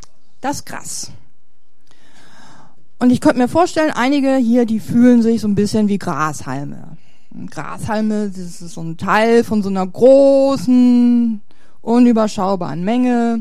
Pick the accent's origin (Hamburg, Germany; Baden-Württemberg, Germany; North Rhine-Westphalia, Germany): Hamburg, Germany; Allermöhe; Und hier bei uns im Norden, auch da, wo ich herkomme, Allermöhe, da macht man sich das auch zunutze.